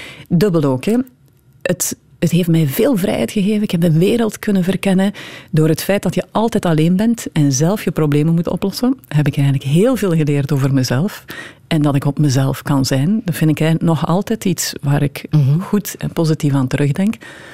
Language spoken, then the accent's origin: Dutch; Eeklo, East Flanders, Belgium; moved away as an adult; En ik kwam ook uit uit Eeklo, een beschermd milieu, klein gemeente.